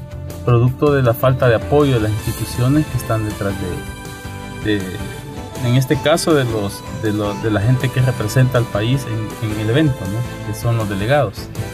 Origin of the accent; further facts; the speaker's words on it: El Salvador; uno de los grandes retos nuestros como salvadoreños es no solo saber la potencialidad que tenemos